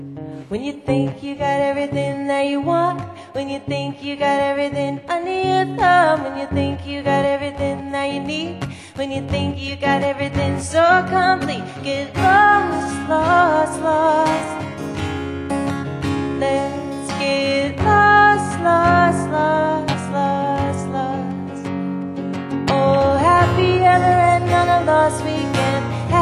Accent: New York, United States; I'm so psyched to be opening for Marco. I'm from New York.

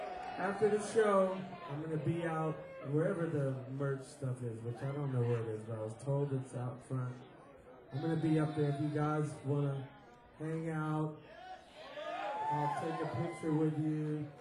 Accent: Egypt; from Egypt. We love you.

